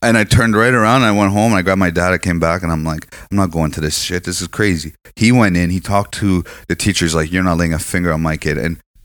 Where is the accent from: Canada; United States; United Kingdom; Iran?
Iran; we're lighter skinned. We have our own language. We have this and that, this and that. But it's like, we're from Iran. Our culture, a lot of it is Iranian culture.